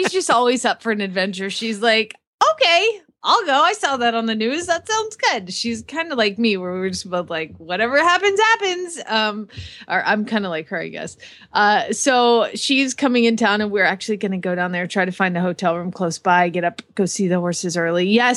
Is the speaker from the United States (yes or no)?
yes; Georgia, United States; Yeah, I'm from Georgia. We didn't care.